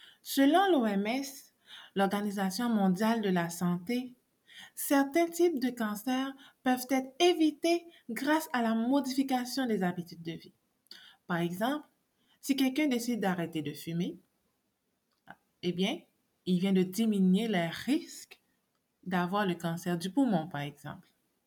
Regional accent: Haiti; Étant donné que je suis haïtienne d'origine

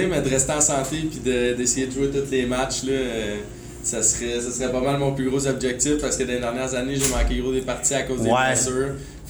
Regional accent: Shefford, Quebec, Canada; j'ai 20 ans. Je viens de Shefford. Ben, j'ai toujours vécu dans la région ici. Mon père habite à Coansville. Ma mère, elle habite à Shefford. Fait que je suis un petit gars d'ici.

